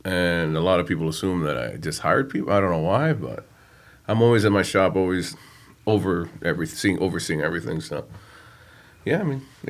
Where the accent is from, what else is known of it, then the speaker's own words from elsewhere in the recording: New York City, New York, United States; So as a kid, I grew up in Long Island City, Astoria, kind of, but mostly Long Island City.